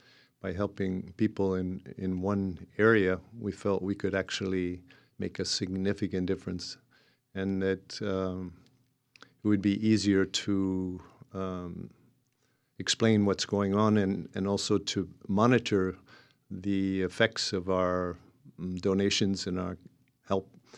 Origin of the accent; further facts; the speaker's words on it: Pennsylvania, United States; also born or lived in India; now in Ashland, United States; I grew up back east in Pennsylvania, and I moved to Ashland in 1989. I've traveled a lot in my life. I lived in India for many years